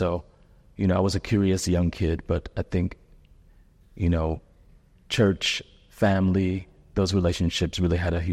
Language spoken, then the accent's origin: English; Cleveland, Ohio, United States; I was raised in Cleveland, Ohio.